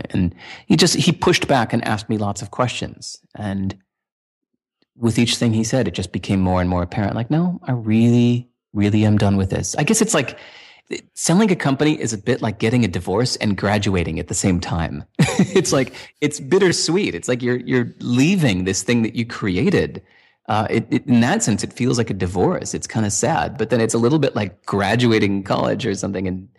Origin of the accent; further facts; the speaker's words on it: Illinois, United States; also born or lived in Boston / New York City; now in Portland, United States; Like, I grew up near Chicago. I don't see myself as Chicago dude.